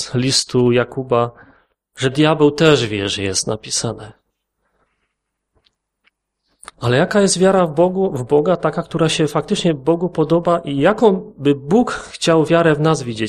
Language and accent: Polish; Wisła, Silesian Voivodeship, Poland; Ja jestem z żoną z Wisły.